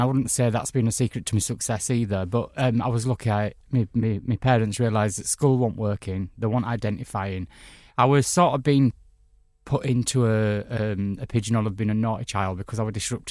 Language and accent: English; Bradford, Yorkshire and the Humber, United Kingdom; now in London, United Kingdom; I was born in Bradford in West Yorkshire, in a little town, population 500,000. That's where I went to school, that's where I grew up.